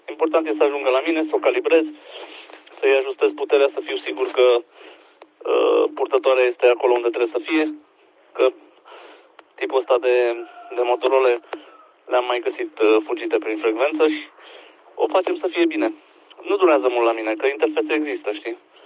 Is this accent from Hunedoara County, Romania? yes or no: no; Brașov, Brașov County, Romania; Momentan în Devan Y2, dar sunt deloc din Brașov.